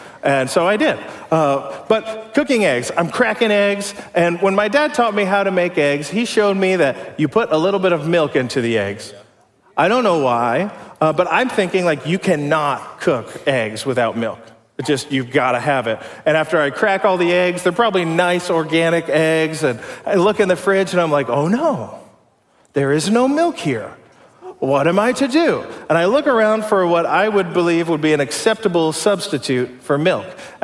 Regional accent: Ohio, United States; Actually, I am from Ohio, so I really, really do love Ohio.

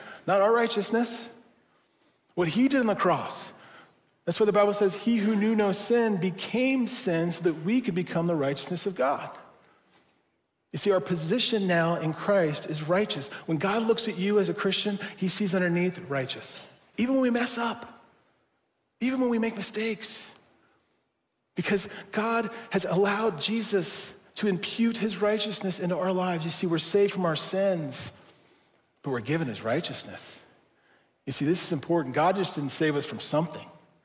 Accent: Wilmington, Ohio, United States; I grew up in Wilmington, Ohio, not too far from here, and we used to go to the YMCA every Sunday morning.

